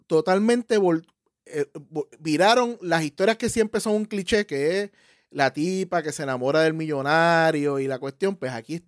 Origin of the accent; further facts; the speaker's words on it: Puerto Rico; Aunque soy boricua y trabajo en el medio